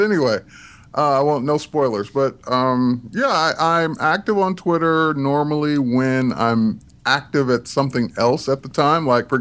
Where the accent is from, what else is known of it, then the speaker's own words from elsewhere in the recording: Detroit, Michigan, United States; I grew up in Detroit, and once I turned 21, 22, I moved out to the suburbs of Detroit. So Southfield, Troy, Detroit.